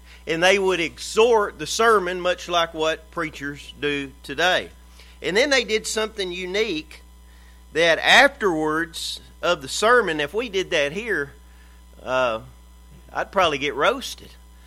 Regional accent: Mineola, Texas, United States; also born or lived in Tyler; I was born in Tyler, Texas, but I'm from Mineola, Texas.

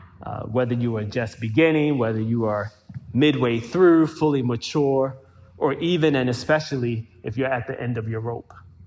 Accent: Baltimore, Maryland, United States; I'm from Baltimore. I came to Yale, got a PhD in genetics.

